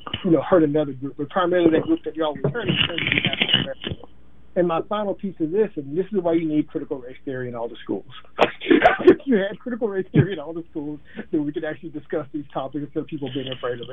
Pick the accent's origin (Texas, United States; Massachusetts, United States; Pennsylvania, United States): Texas, United States; Sugar Land; I'm like, I grew up in Sugar Land, Texas, my guy.